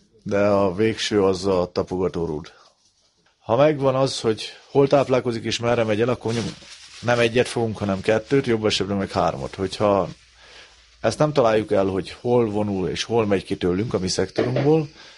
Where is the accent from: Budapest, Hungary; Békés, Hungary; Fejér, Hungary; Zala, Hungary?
Zala, Hungary; Keszthely; keszthelyiek vagyunk, meg hévizek, úgyhogy Balatonpartig